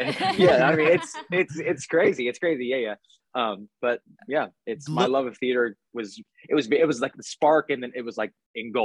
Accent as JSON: {"language": "English", "region": "Midwest", "country": "United States", "tie": "born or raised there", "said": "growing up in the Midwest."}